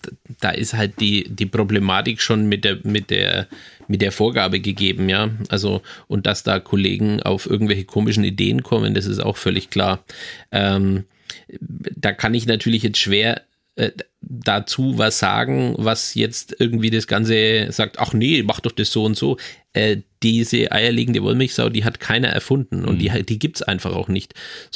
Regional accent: Bavaria, Germany; In Franken oder in dem Fall in Mittelfranken, wo ich herkomme

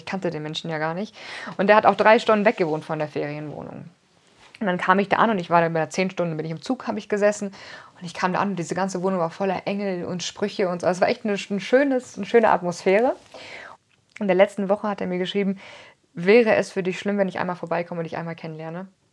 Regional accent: Osnabrück, Lower Saxony, Germany; ich komme aus Osnabrück, liebäugel aber schon mit Bayern und den Bergen und dass ich da auf Dauer hinziehe.

